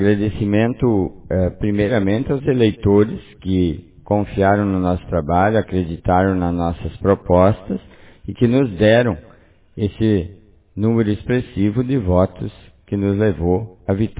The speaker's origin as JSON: {"language": "Portuguese", "town": "Barra Grande", "country": "Brazil", "tie": "born or raised there", "said": "Eu nasci, me criei na Barra Grande, estudei na Gorete, sempre participei da comunidade"}